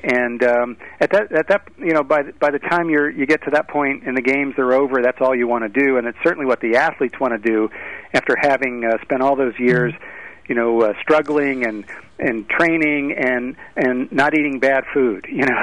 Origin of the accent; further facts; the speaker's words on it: United States; now in United Kingdom; So as an American here in Great Britain